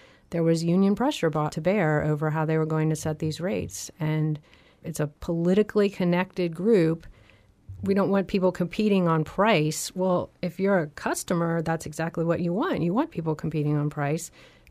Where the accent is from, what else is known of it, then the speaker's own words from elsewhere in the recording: Virginia, United States; I grew up in Virginia, which doesn't have a prevailing wage.